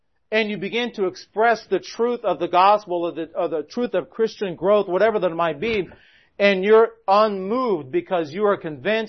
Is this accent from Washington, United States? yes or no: yes; Washington, United States; Well, I'm from Washington State. I had never heard of Franconia Notch